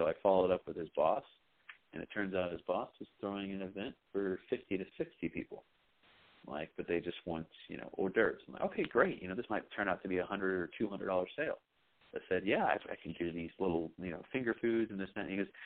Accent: England, United Kingdom; I was raised in England. I'm going to the World Cup in Brazil as an England fan.

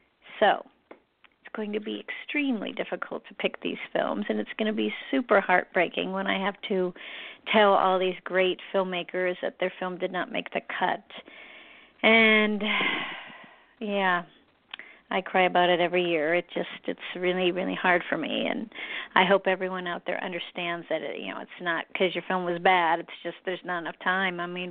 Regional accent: Orlando, Florida, United States; I consider Orlando kind of my hometown.

